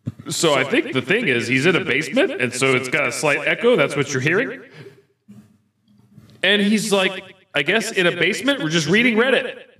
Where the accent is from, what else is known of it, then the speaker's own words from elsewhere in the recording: the South, United States; We are from the South.